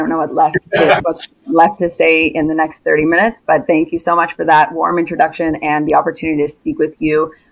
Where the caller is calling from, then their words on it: Toronto, Ontario, Canada; I am calling in from snowy Toronto